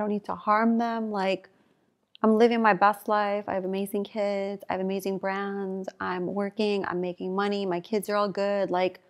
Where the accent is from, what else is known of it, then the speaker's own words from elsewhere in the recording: Chicago, Illinois, United States; Like, I'm really good, but I'm from Chicago.